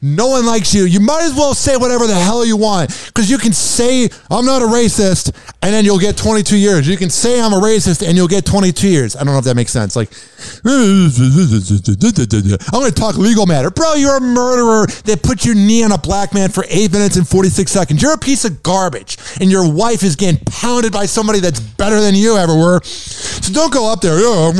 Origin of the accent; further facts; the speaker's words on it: Chicago, Illinois, United States; I grew up in Chicago. I grew up in the suburbs.